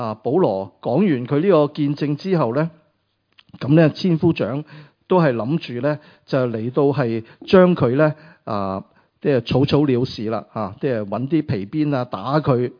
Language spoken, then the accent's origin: Cantonese; China; 佢系为咗要同我哋中国人认同，以至将福音带过俾我哋。